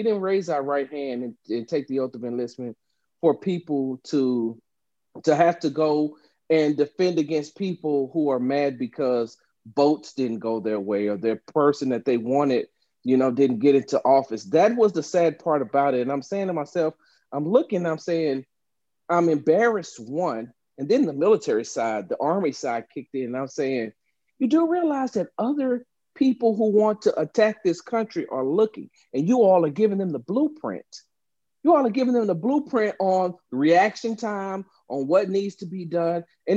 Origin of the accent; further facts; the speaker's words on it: Texas, United States; just like I'm proud to be from Texas, I'm proud to be from America.